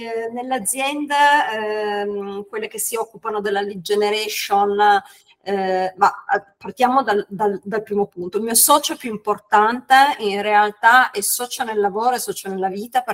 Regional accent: Piedmont, Italy; accent: Piedmontese; Io sono originaria, sono piemontese, si sentirà tantissimo dall'accento. Arrivo dalle campagne Langarola

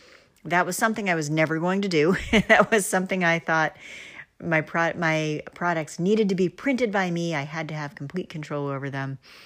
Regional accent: New Hampshire, United States; First of all, I'm from New Hampshire. Don't hate me, but we don't even have sales tax. We're one of those weird states that you don't pay sales tax on anything.

